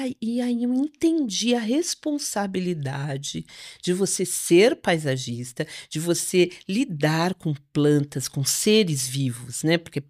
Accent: São Paulo, Brazil; born there; Mas eu nasci em São Paulo, urbana total ali.

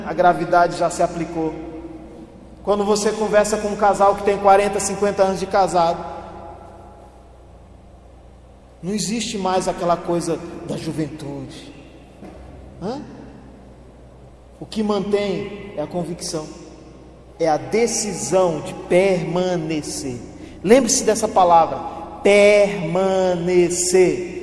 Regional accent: Northeast Region, Brazil; Eu, como um bom nordestino que sou, 35 graus para a gente é sossegado.

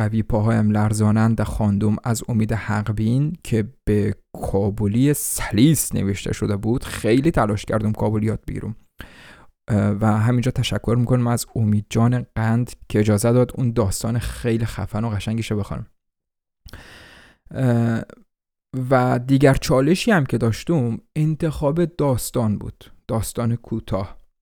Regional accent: Iran; من ایران در دنیا آمدم بزرگ شده و افغانستان خیلی کم بودم و نمیتونم صحبت کنم، نمیتونم خود رو تغییر بدم.

